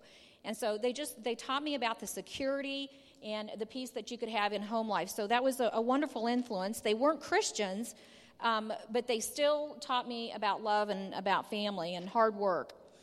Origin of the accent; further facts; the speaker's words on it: Kansas, United States; and this was in Kansas. I'm from Kansas, everybody.